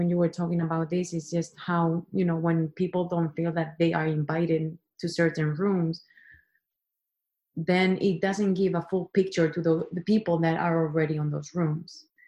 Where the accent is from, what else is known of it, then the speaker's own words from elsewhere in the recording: Spain; now in Washington, United States; I'm from Spain, so for me, Latinos are Latinos and I'm from Spain. But now, and being in DC